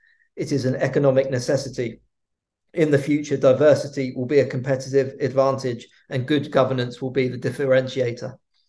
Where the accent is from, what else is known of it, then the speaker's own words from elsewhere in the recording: England, United Kingdom; Which maybe is a bit boring because I'm from England